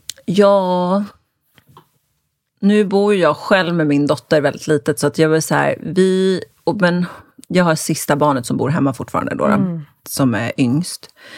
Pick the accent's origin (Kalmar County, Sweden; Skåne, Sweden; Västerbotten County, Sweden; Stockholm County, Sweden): Stockholm County, Sweden; Södertälje; Jag är uppvuxen i Södertälje